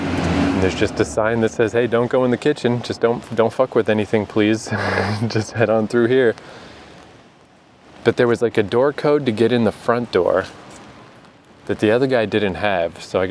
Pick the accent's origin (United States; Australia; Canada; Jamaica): Canada; East Coast; also born or lived in Vancouver; oh, I'm also from Canada, but I'm from the East Coast. But I used to live in Vancouver